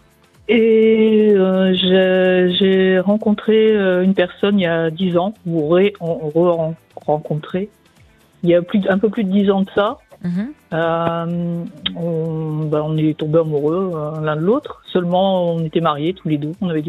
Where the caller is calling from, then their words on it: Occitanie, France; Je suis près de Montpellier.